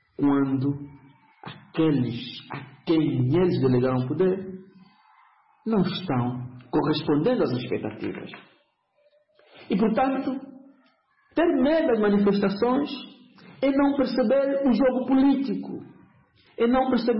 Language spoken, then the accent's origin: Portuguese; Angola; pelo facto de nós, como angolanos, sobretudo da parte de quem governa o país